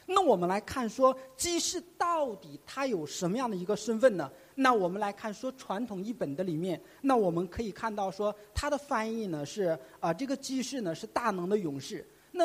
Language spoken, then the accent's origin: Chinese; Northeast China, China; 用我们东北人的话来讲就是非常的魁梧非常的魁梧